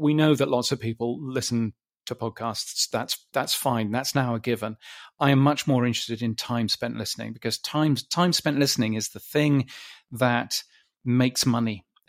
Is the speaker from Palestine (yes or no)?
no; United Kingdom; now in Australia; I'm a Brit, as you can tell from this excellent accent. I live in Australia.